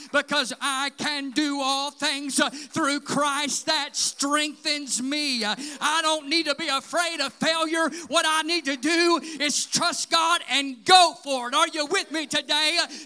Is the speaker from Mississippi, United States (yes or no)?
yes; Mississippi, United States; I know whenever my friend that I grew up with in Mississippi saw me and my wife the first time, the first year of our marriage, we were in Mississippi.